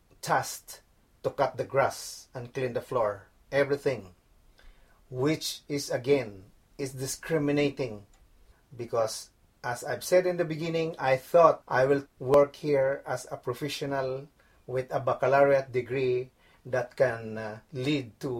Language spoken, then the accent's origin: English; Philippines; moved away as an adult; now in Canada; I am Filipino-Canadian. My country of origin is Philippines. I was born on April 23, 1958.